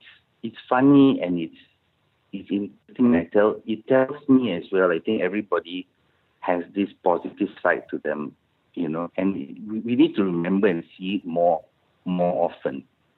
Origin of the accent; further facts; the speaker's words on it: Malaysia; It's just the things that we all share, I think, as Malaysians. And not making a point about being Malaysian, but it's it's just things.